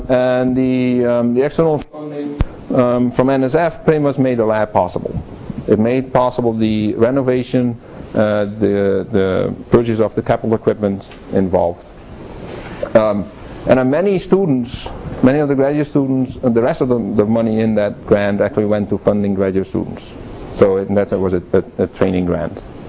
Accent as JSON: {"language": "English", "country": "Netherlands", "tie": "born or raised there", "said": "but then I grew up in the Dutch system"}